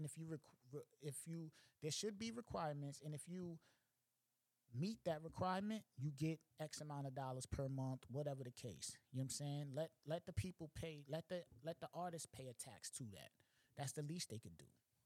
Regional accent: New York, United States; I'm not necessarily just talking about, I'm from New York, so I'm not just talking about the boom bap

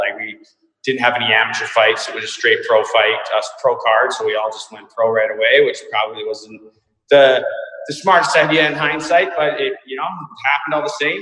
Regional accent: Victoria, British Columbia, Canada; moved away as an adult; I'm from a place called Vancouver Island, a city called Victoria in BC, British Columbia, Canada. I grew up there, until I was 27. Then met my now wife and moved to the mainland

